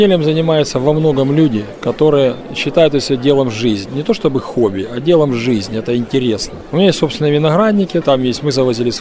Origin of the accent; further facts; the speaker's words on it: Crimea, Ukraine; ну я крымчанин, там в пятом каком-то поколении, не знаю. Во всяком случае, я знаю, где мой прапрадед похоронен.